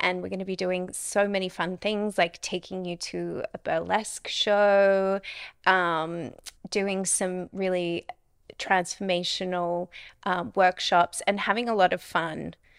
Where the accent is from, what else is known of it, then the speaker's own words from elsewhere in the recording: Australia; I always hesitate over the name because I'm Australian, so my pronunciation isn't always correct.